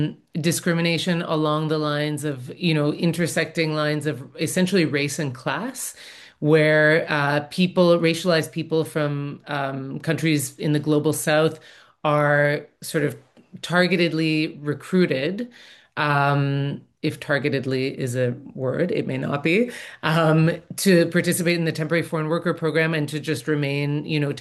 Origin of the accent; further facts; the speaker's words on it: Toronto, Ontario, Canada; now in Montreal, Canada; I've been in this kind of work for more than 15 years, and I'm from Toronto, but I live in Jaujage or Montreal, and I work with the Francophone section of Amnesty International Canada.